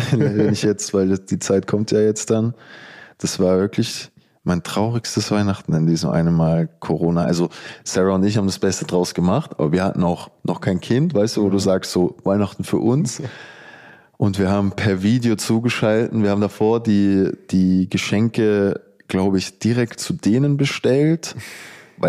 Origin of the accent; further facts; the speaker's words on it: Ostermünchen, Bavaria, Germany; Also München, Rosenheim, also da wo ich herkomme, Ostermünchen, das sind so 50 Minuten oder so.